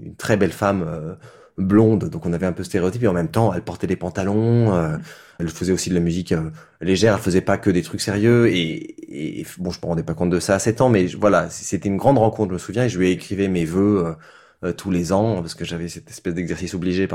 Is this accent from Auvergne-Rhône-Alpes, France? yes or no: yes; Chaponnay, Auvergne-Rhône-Alpes, France; j'ai grandi donc à Lyon, enfin en région lyonnaise, à Chaponneau